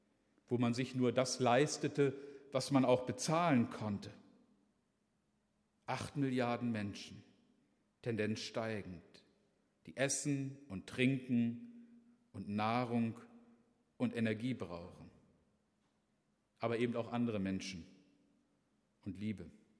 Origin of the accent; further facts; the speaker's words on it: Harz, Germany; born there; ich komme aus dem Harz gebürtig